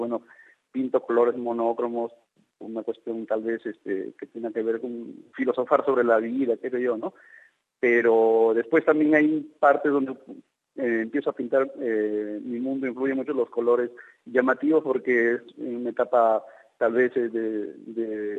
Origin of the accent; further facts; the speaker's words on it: Cajabamba, Cajamarca, Peru; born there; now in Trujillo, Peru; Él nació en Cajabamba, mis padres también nacieron en Cajabamba, yo nací en Cajabamba